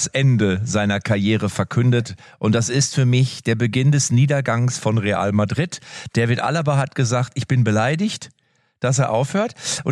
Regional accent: Lippstadt, North Rhine-Westphalia, Germany; ich komme ja aus Lippstadt, da heißt es Shownotes.

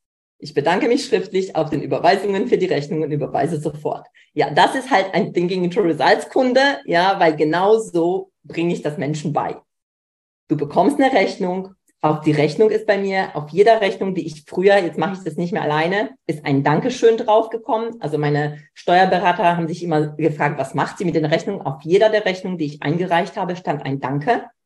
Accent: Poland; Ich komme aus Polen, wenig Geld.

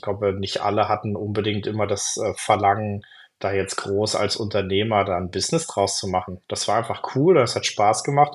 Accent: Darmstadt, Hesse, Germany; ich komme aus Hessen, Darmstadt, das ist so eine Quake-Hochburg.

